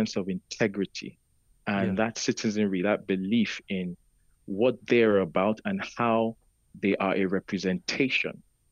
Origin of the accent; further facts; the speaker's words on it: Nigeria; Nigeria, my home country